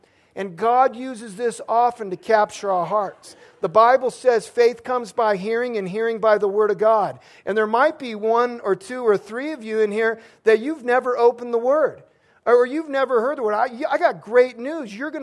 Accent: San Diego, California, United States; I grew up in San Diego.

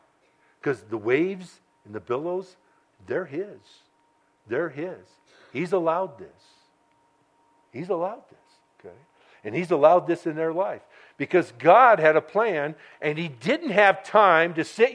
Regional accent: Ireland; Okay, I thought it was funny. I like lawyers. I'm Irish.

